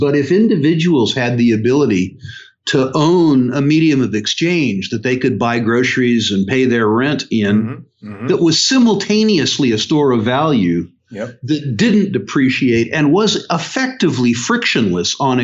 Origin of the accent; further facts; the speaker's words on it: United States; I think, and I'm speaking as an American now